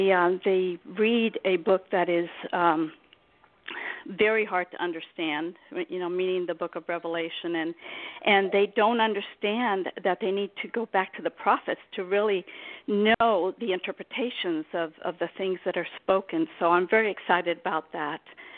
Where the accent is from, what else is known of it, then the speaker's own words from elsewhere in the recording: Tyler, Texas, United States; I'm from the Tyler area, and I just want to tell you that I'm so looking forward to meeting you when you come.